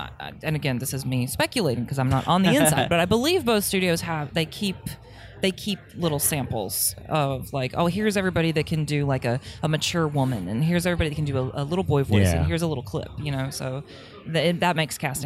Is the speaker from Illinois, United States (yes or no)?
no; North Carolina, United States; now in Houston, United States; After I got my degree in theater, I'm from North Carolina originally. I moved to Houston for my partner at the time's job